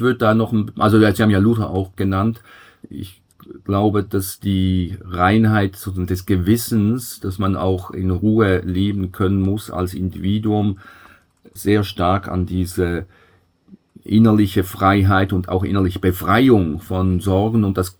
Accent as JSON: {"language": "German", "country": "Switzerland", "said": "Als Schweizer irgendwo neutral dazwischen würde ich sagen, dass die föderalistischen Reflexe in der Schweiz deutlich stärker sind als in Deutschland"}